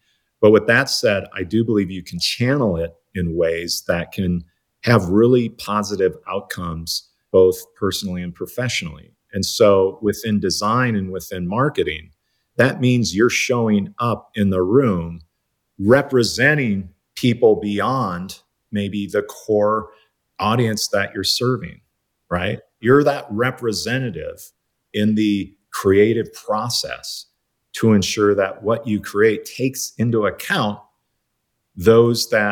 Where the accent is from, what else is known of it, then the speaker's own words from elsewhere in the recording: Midwest, United States; And that's kind of growing up in the Midwest, which was predominantly white.